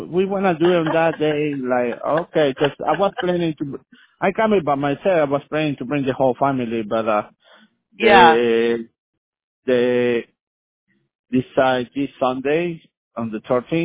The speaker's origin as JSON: {"language": "English", "region": "Puebla", "country": "Mexico", "tie": "born or raised there", "said": "right here in my hometown, I'm from Puebla next to Mexico City"}